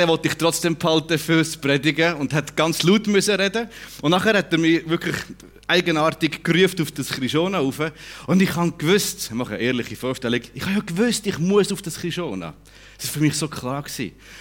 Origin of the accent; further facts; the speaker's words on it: Murten, Fribourg, Switzerland; ich bin im Welschland aufgewachsen, ich bin in der FEG in Murten aufgewachsen dort